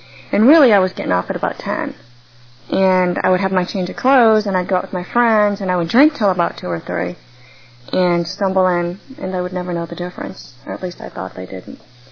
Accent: St. Louis, Missouri, United States; I grew up in St. Louis, and I went to Cape Girardeau, Missouri for 2 years of college.

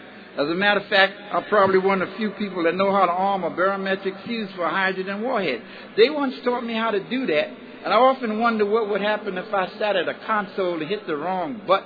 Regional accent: New York, United States; As a kid growing up in New York, I had no sense of any of that.

